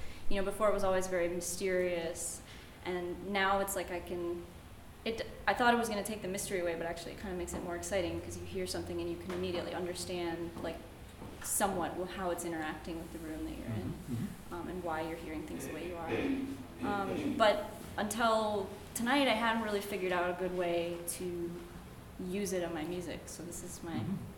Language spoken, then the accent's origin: English; Minnesota, United States; Yeah, I'm from Minnesota originally.